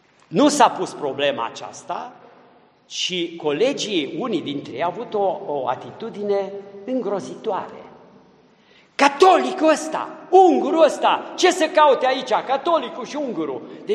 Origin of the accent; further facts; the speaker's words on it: Transylvania, Romania; chiar dacă sunt ardelean, aduc din Ardeal lucrurile bune ale Transilvaniei